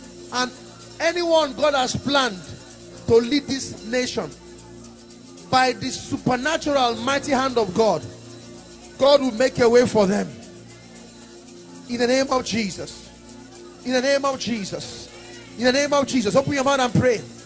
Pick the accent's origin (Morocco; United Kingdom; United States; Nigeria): Nigeria; you may say I'm partial to Nigeria. That's because I'm a Nigerian. Amen. So, I must bless the nation that has blessed me. I'm a product of this nation. I love this nation.